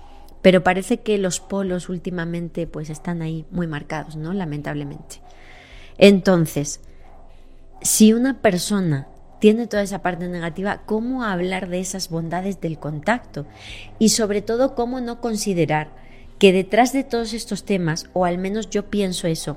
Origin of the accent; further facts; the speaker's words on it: Extremadura, Spain; en Extremadura, en mi tierra